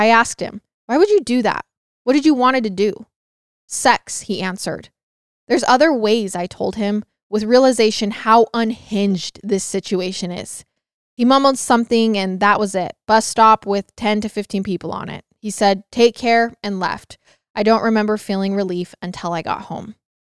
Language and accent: English; Crimea, Ukraine; I'm 35 years old. I'm originally from Ukraine, specifically Crimea.